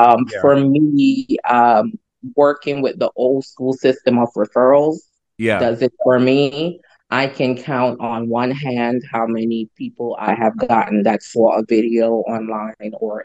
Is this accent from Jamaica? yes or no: yes; Jamaica; now in United States; But no, when I came here from Jamaica, of course, I had family members that were already here.